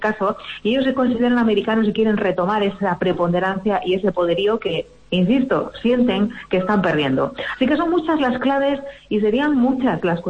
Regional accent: Spain; No olvidemos que para nosotros como europeos y como españoles podemos pensar o puede parecer que es una cuestión nimia, ¿verdad?

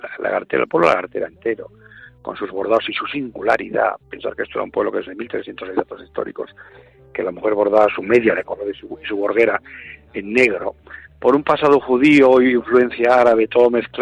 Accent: Talavera de la Reina, Castilla-La Mancha, Spain; Nosotros somos de la tierra de Talavera.

